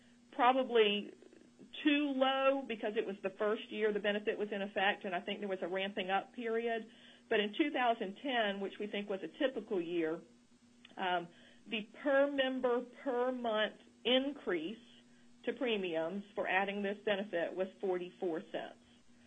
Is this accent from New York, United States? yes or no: no; South Carolina, United States; This is from South Carolina, which is my home state, and you could probably tell that listening to me talk.